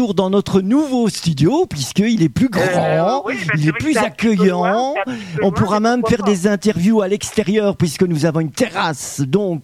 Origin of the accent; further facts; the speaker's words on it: Wallonia, Belgium; c'est les grands feux là qui se manifestent ici chez nous en Belgique.